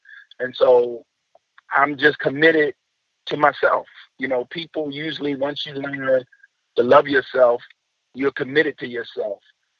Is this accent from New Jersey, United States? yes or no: no; Baltimore, Maryland, United States; Growing up in West Baltimore, I grew up with I'm a junior, but I don't know who senior is.